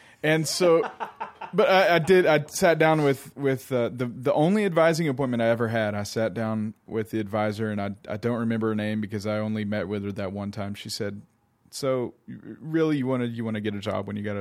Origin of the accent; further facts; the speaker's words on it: Wears Valley, Tennessee, United States; I grew up in Sevier County, Tennessee, just about, 20, 30 miles up the road from here. And in lovely Wares Valley, which is full of cabins and helicopter rentals